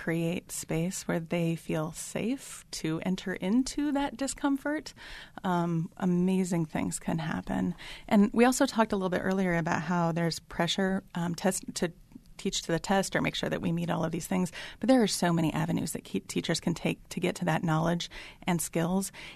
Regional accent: Adel, Iowa, United States; I grew up in Adel, Iowa, where we didn't have any sense of really diversity that was honored or acknowledged.

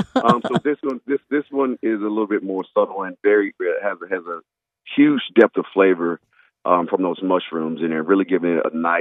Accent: Texas, United States; Me, you know, growing up in Texas, I always try to find a way to add a little bit of heat to anything.

